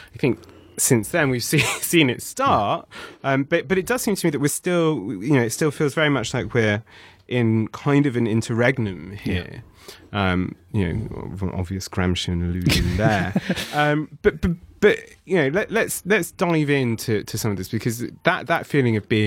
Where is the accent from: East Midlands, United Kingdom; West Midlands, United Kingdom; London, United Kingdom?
London, United Kingdom; as a Londoner, you know, someone who's born and bred here